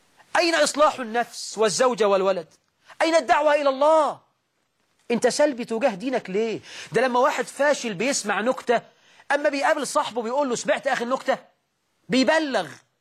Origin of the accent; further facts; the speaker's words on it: Egypt; وطيب عندنا في عرفنا كمصريين يعني ملوش كلمة.